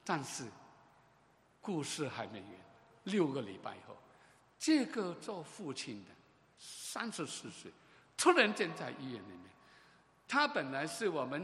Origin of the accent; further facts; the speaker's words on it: Hong Kong; 我是香港来的人